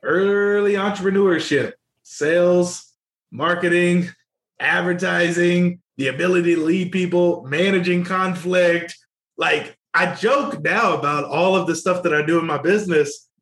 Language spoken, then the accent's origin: English; Louisiana, United States; moved away; And so when I moved to Arkansas, it was an ability for me to go, hey … I'm from Louisiana. I want to be a pastor.